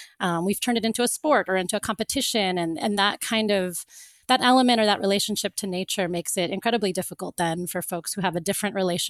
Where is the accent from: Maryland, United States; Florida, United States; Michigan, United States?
Florida, United States; I know for me, when I grew up in Florida, and it was just pretty much standard